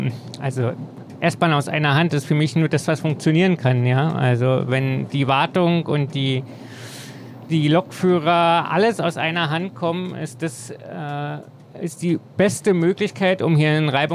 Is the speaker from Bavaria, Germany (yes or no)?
no; Berlin, Germany; Ich bin hier groß geworden in dem Kiez hier an der Frankfurter Allee.